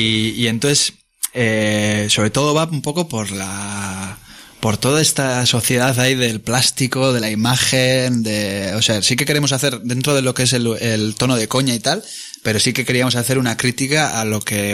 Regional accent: Bilbao, Basque Country, Spain; Nosotros alucinábamos como unos bilbaínos de mierda que aparecemos allí en México.

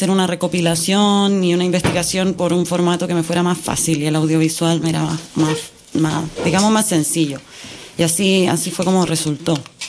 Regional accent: Chile; also born or lived in Germany; No, soy chilena, ¿eh? Soy chilena.

